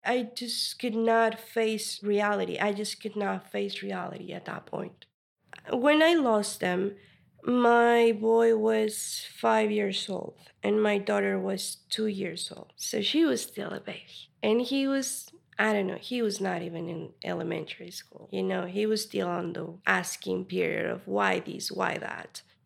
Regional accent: Mexico; I come from Mexico, which is a nation that's pretty full-on misogyny and patriarchy and everything.

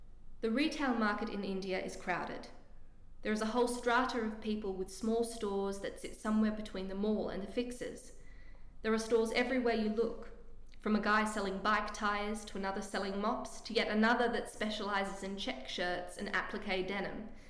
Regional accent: Australia; When he discovers I am from Australia

